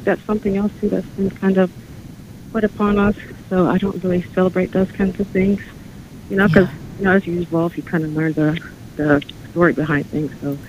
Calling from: Far Rockaway, New York, United States; I'm calling from Far Rockaway.

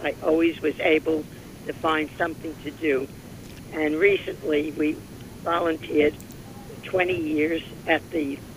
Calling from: Morristown, New Jersey, United States; I'm calling from Morristown, New Jersey.

